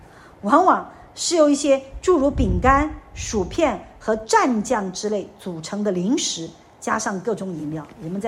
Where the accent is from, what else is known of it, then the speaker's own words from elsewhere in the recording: China; 那么这一些行为在我们中国人的崇拜当中没有